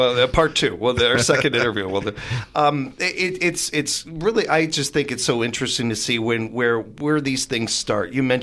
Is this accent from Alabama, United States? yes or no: no; Chicago, Illinois, United States; And I'm very proud of that theater, being a Midwest kid, being a Chicagoan and everything.